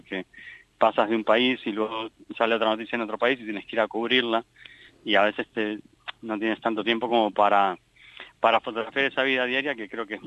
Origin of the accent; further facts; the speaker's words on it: Argentina; moved away; aunque viajo con pasaporte español, soy argentino y nací ahí, y hace mucho tiempo que no vivo ahí